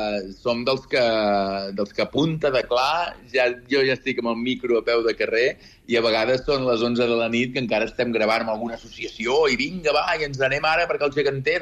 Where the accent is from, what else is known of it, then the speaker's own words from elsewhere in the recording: Sant Feliu de Buixalleu, Catalonia, Spain; I jo, sense anar més lluny, que sóc de Sant Feliu de Buixalleu, que és una miqueta Catalunya interior